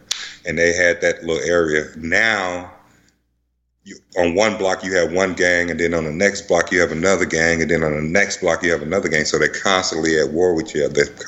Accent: Chicago, Illinois, United States; I was born in Chicago.

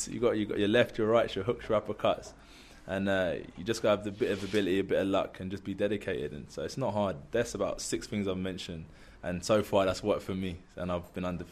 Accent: Birmingham, West Midlands, United Kingdom; It's nice to come out of my hometown and get some love, you know.

